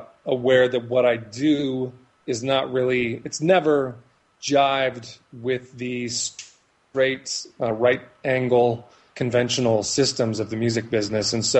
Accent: Minneapolis, Minnesota, United States; I ended up getting work in Minneapolis, where I was living at the time, which is my hometown originally.

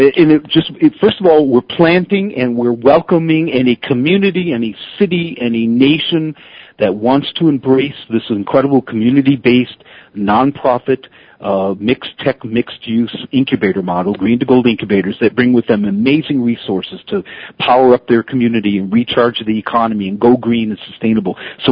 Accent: Detroit, Michigan, United States; Detroit could use this. I grew up in Detroit. I was fostered by that.

